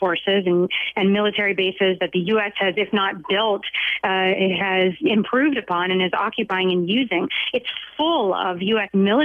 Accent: New York, United States; I was in New York City, I'm from New York.

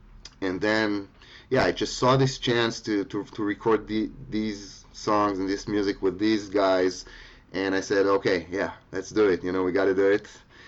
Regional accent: Israel; growing up in Israel, which is, you know, really young country in one hand. I was like basically the first generation, like my like first or second, you know, like my mother, she wasn't even born there yet.

